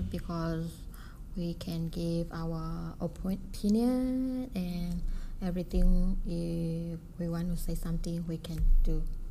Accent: Myanmar; English is a second language; Burma or Myanmar.

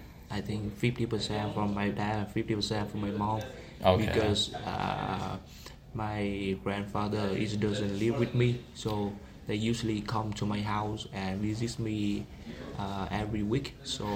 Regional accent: Vietnam; English is a second language; I'm from Vietnam. I was born 2003, and maybe 22 years old right now.

